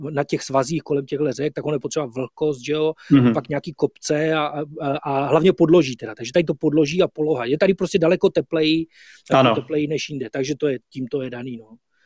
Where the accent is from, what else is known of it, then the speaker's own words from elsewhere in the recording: South Moravian Region, Czechia; Takže z Moravy a přesněji vlastně z jižní Moravy, takže ještě jih Moravy v podstatě v okrese Znojmo a to je okres vlastně, který sousedí s Rakouskem už.